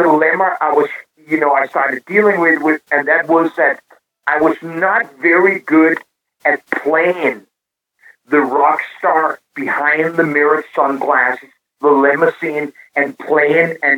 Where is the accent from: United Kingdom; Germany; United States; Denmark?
Denmark; Copenhagen, Capital Region of Denmark; I was raised in Copenhagen, Denmark, in a very, you know, social and environment